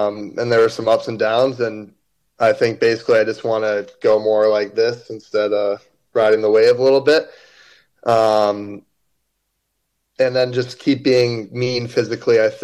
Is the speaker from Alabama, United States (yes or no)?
no; New Hampshire, United States; Yeah, I'm in New Hampshire in the summers. I'm right on the border of New Hampshire and Mass. I grew up in New Hampshire.